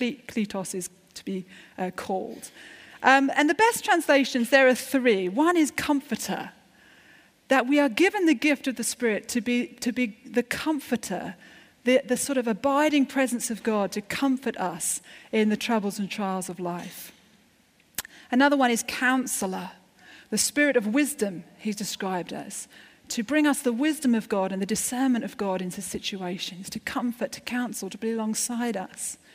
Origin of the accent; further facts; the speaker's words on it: United Kingdom; We're British. We're cynical.